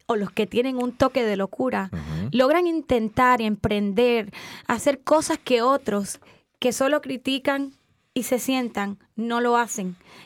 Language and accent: Spanish; Cuba; Soy cubana.